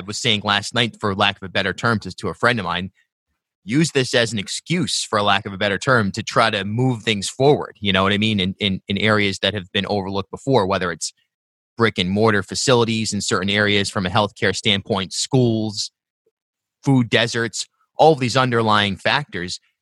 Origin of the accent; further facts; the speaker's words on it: Rhode Island, United States; I grew up in South County